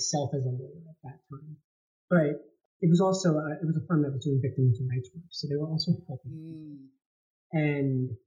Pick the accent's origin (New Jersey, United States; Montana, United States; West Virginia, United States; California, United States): New Jersey, United States; I went to Woodbridge Vo-Tech. I grew up in Middlesex County. I still live in Middlesex County. I love it here.